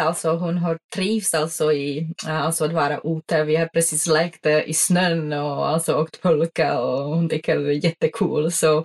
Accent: Czechia; now in Sweden; Jag kommer från Tjeckien. Har bott i Sverige, nu blir det 12 år. Jag kommer från en pytteliten byn i den tjeckiska bergen som heter Beskydy. Och de ligger i östsidan av Tjeckien, nära Slovakien och Polen. Och jag är uppväxt i utomhus.

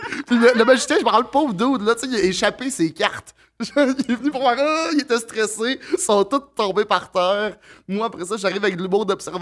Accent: Montreal, Quebec, Canada; Anjou, à Montréal. Okay. J'ai pas mal grandi tout le temps.

